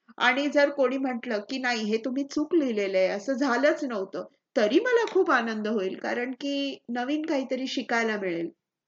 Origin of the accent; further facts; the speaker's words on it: Chandrapur, Maharashtra, India; बालपण तर माझे बाबा ऑर्डनन्स फॅक्टरीमध्ये इंजिनियर होते, म्हणजे महाराष्ट्राच्या अगदी मध्यभागी चंद्रपूरच्या घनदाट अरण्यात तिथे आमची कॉलनी होती.